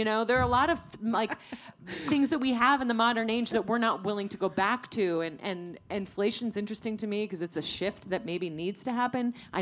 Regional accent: Iowa, United States; You know, I'm from Iowa originally, and my grandparents worked in factories

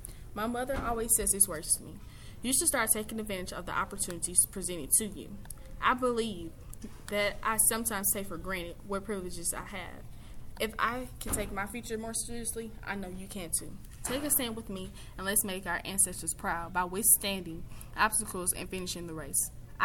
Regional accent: Mississippi, United States; My ancestors were slaves. I was born and raised in Mississippi, a state in which slavery was most common.

